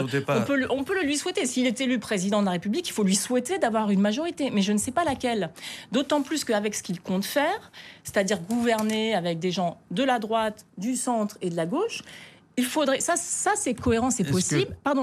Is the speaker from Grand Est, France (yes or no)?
yes; Grand Est, France; si je regarde chez moi en Moselle, par exemple, ce qui se passe